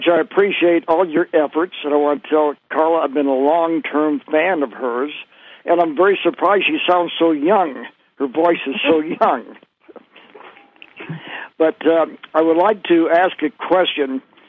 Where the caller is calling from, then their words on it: Denver, Colorado, United States; from Denver.